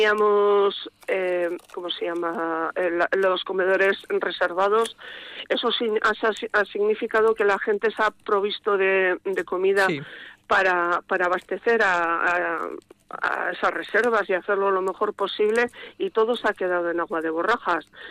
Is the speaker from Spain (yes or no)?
yes; Labastida, Basque Country, Spain; Vitoria y mi pueblo, que es La Bastida.